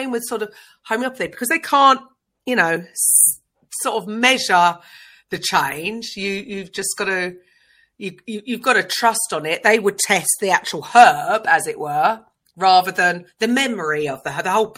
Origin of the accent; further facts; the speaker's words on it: Tunbridge Wells, South East England, United Kingdom; I was brought up in Tunbridge Wells.